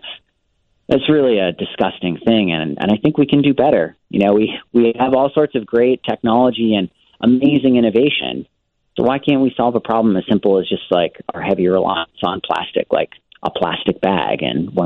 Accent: Boston, Massachusetts, United States; I still remember some Earth Day celebrations as a kid, and I grew up in the Boston area

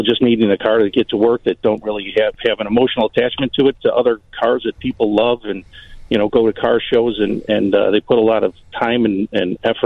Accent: Chicago, Illinois, United States; I want to tell you that, you know, we're locally grown guys. So I'm from Chicago.

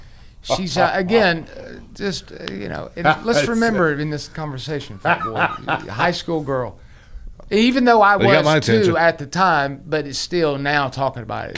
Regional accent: Germany; English is a second language; in 15 years, all farmland in Greer will go to BMW, my home country car.

